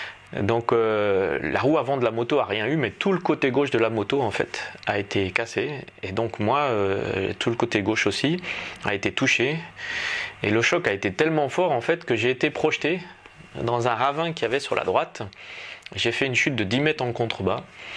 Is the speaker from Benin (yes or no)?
no; France; now in Switzerland; je suis français, je vis en Suisse